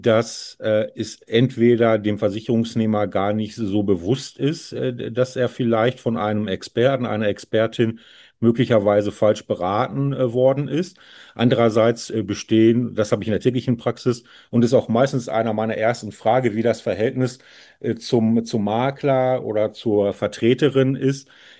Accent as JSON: {"language": "German", "town": "Dortmund", "region": "North Rhine-Westphalia", "country": "Germany", "said": "ich komme aus Dortmund, inzwischen schon 44 Jahre alt"}